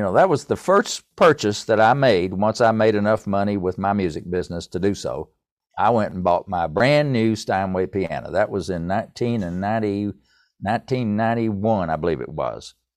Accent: Irwin, Tennessee, United States; But I'm from Irwin, Tennessee, near Johnson City to Asheville, up in the mountains.

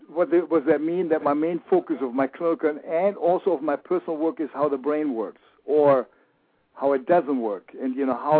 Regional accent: Germany; English is a second language; I'm a very German man, born and raised in Germany

